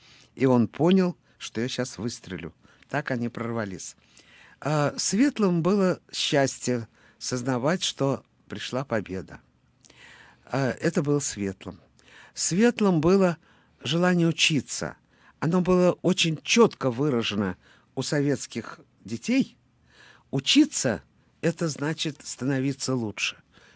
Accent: Western Ukraine, Ukraine; also born or lived in Moscow, Russia; Родилась в Москве, а детство было там.

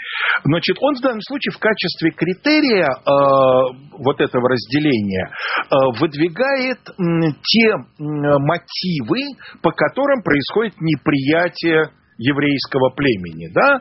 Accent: Russia; А я болею за нашу сборную, за российскую, потому что я россиянин.

